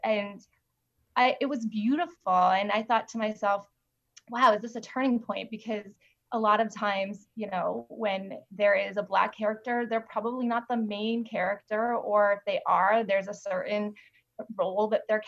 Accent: United States; I grew up here, I'm Korean American.

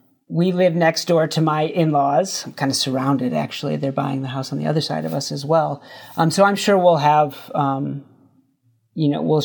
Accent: Gladwin, Michigan, United States; I grew up in Gladwin. I spent the first 18 years of my life there.

